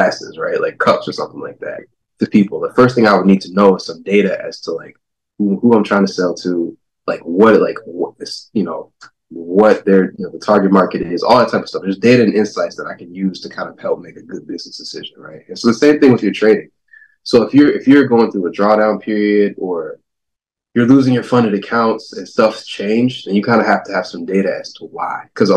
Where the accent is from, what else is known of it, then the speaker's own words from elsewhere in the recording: Flint, Michigan, United States; I'm from Flint, Michigan. And there's not a lot of opportunities where we come from to give back to people.